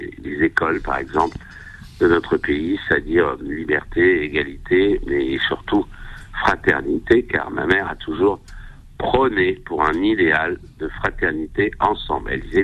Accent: Algeria; born there; moi, je suis né en Algérie

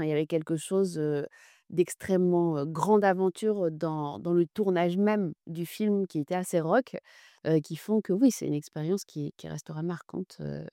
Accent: Morocco; Donc, j'ai grandi au Maroc et j'ai beaucoup voyagé avec ma mère à travers le Maroc, dans le désert.

